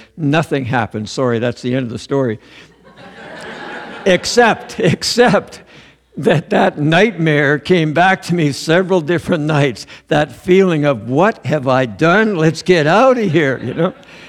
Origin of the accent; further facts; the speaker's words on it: Toronto, Ontario, Canada; was from central Michigan, Lansing. I was from Toronto.